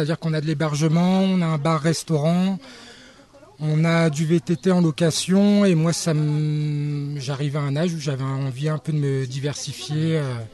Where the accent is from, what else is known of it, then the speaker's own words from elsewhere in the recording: Hauts-de-France, France; Je suis originaire du Nord